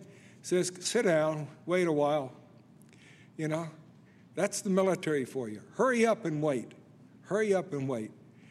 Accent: Alabama, United States; Now, I'm from Alabama, and I like the University of Alabama.

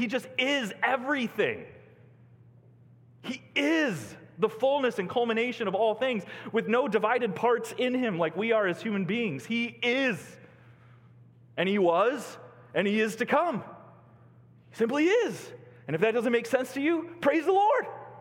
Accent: Cornville, Illinois, United States; now in Holland, United States; We live in Holland, Michigan, people. There is beauty. I grew up in Cornville, Illinois.

